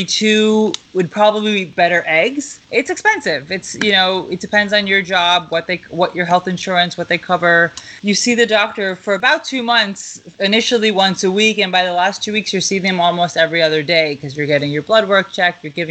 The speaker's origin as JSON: {"language": "English", "town": "Lake Success", "region": "New York", "country": "United States", "tie": "born or raised there", "lives_now": "Manhattan, United States", "said": "I am from Long Island. I grew up in Lake Success, Chamathkana. I went to med school in Albany. I live in Manhattan now."}